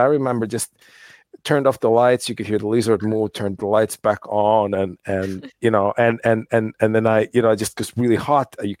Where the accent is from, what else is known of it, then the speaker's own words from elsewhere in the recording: United States; I think it's growing up in the States, I remember my parents, my friends were always teasing me because it sounds weird